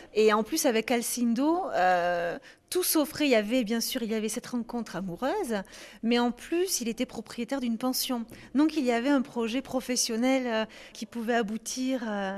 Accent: Nouvelle-Aquitaine, France; now in Cape Verde; Ben non, je suis française, j'arrive du Lot-et-Garonne.

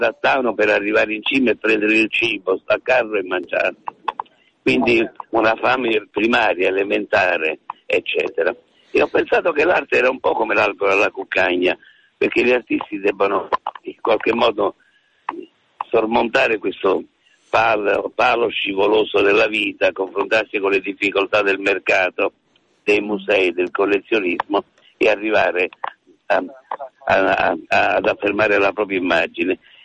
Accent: Naples, Campania, Italy; ed essendo napoletano mi è venuto facile.

